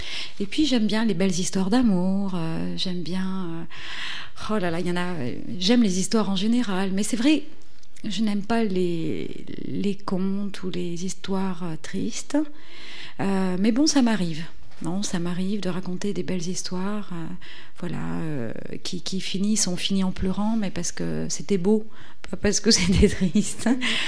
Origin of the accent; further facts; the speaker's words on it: Réunion; la France n'est pas une île, même si on est français à La Réunion.